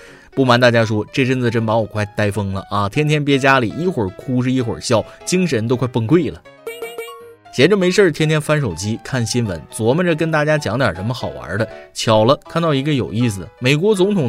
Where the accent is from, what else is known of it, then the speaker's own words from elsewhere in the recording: China; 我一个中国人都替